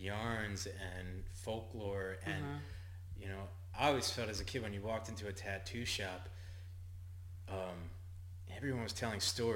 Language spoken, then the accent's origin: English; Philadelphia, Pennsylvania, United States; I'm born and bred in Philadelphia.